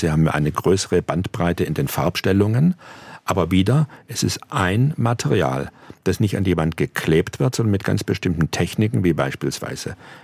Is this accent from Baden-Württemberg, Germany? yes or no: yes; Aalen, Baden-Württemberg, Germany; in meiner Heimatstadt Aalen, in der ich am Rande der Stadt an den Feldern und Rainen gewohnt habe